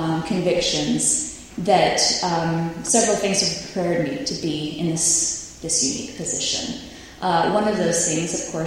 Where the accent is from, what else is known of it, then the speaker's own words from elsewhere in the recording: New York City, New York, United States; And so for me, there were real experiences growing up in New York of Zion-like community.